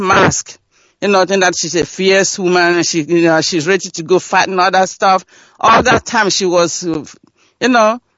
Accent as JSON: {"language": "English", "region": "Imo", "country": "Nigeria", "said": "I'm from Ebaheze Aji from Imo State, Biafra land."}